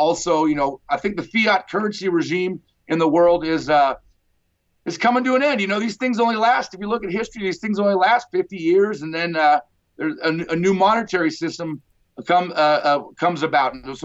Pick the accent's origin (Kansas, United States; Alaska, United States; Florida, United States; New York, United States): Alaska, United States; Yeah, I'm an economic geologist, and so I'm from Alaska here